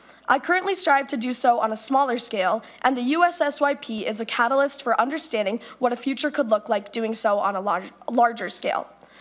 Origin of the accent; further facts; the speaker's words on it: Eden Prairie, Minnesota, United States; I'm from Eden Prairie, Minnesota. I'm currently a senior at Minnetonka High School